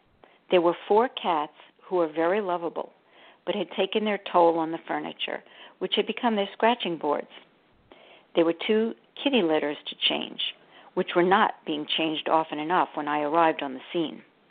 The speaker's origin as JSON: {"language": "English", "region": "New York", "country": "United States", "tie": "born or raised there", "said": "I grew up on Long Island, New York. It's in the center part of the island. It was characterized by lots of asphalt, gas stations, and strip malls."}